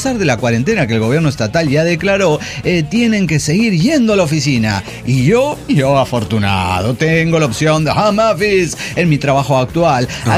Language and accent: Spanish; Cochabamba, Bolivia; de Cochabamba, Bolivia.